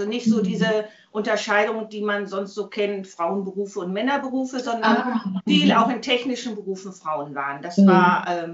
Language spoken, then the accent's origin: German; Vechta, Lower Saxony, Germany; Kam ja gebürtig aus Vechta.